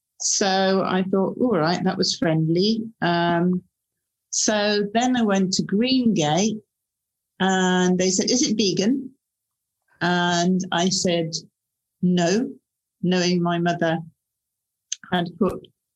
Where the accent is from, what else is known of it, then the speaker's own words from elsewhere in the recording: Wales, United Kingdom; I grew up in Wales in a family that was sort of quite divided, I think, over the issue of peace.